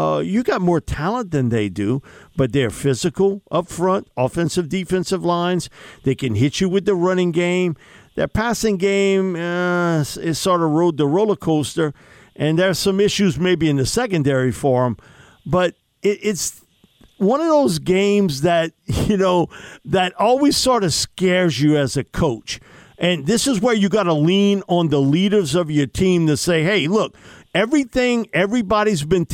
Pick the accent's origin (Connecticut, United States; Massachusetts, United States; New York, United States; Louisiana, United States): Louisiana, United States; he reminds me of somebody that I grew up with on the Bayou.